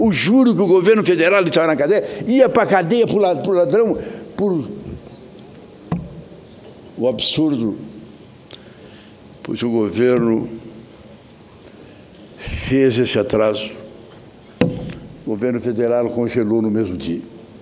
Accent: Rio Grande do Sul, Brazil; Eu venho lá do Rio Grande. O Rio Grande vive um momento muito difícil.

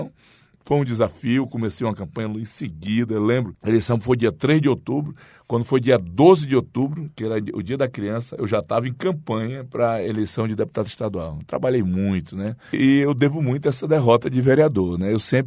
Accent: Rio Branco, Acre, Brazil; eu nasci e me criei em Rio Branco. Nasci no bairro 6 de Agosto, é um bairro tradicional, o bairro mais antigo da cidade, um bairro de gente humilde.

